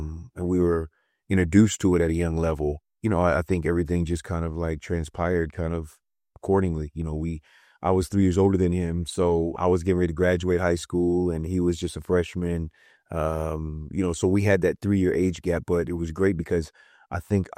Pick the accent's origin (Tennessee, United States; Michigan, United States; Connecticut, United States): Tennessee, United States; Knoxville; They were about an hour and 45 minutes away from my hometown in Knoxville, Tennessee.